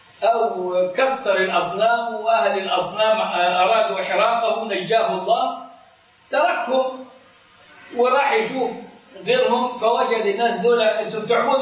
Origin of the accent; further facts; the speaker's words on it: Egypt; فالأمر جميل، وإحنا عندنا في مصر بنغني له.